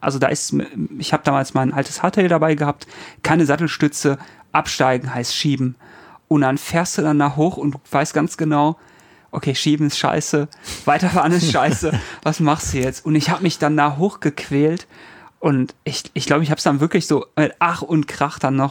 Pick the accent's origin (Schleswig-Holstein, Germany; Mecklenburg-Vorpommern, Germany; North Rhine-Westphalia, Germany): North Rhine-Westphalia, Germany; Ich komme ja aus NRW